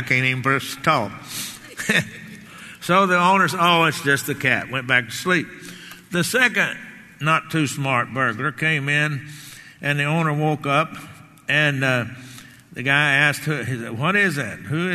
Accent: Garland, Texas, United States; I can go back home to my hometown, Garland

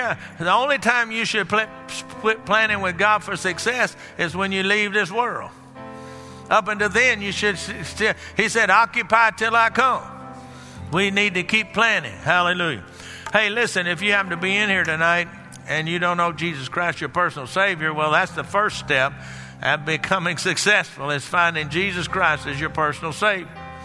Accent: Dallas, Texas, United States; You know, I grew up down there in Dallas area

